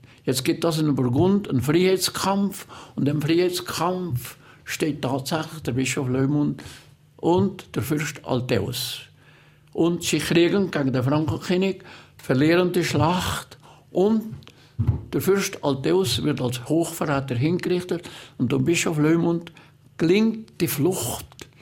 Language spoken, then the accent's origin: German; Glis, Valais, Switzerland; Glis ist natürlich meine Heimat.